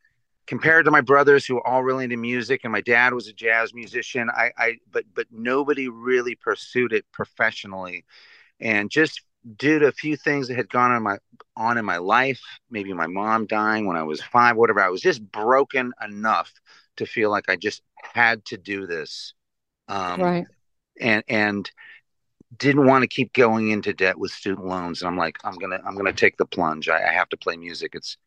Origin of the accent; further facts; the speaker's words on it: California, United States; also born or lived in Olympia, United States; And growing up in California on the radio, like I said